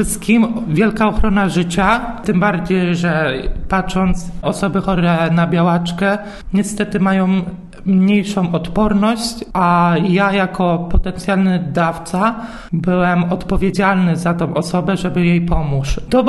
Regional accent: Trębaczew, Łódź Voivodeship, Poland; pochodzę z Trębaczewa.

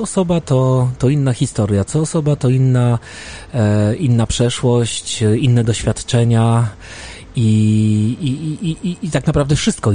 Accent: Colombia; Polish is a second language; ja z Kolumbii

